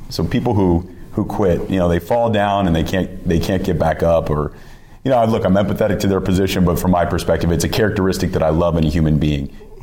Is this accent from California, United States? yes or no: yes; Los Angeles, California, United States; But remember, I was from Southern California, Los Angeles kid, bouncing all over the map.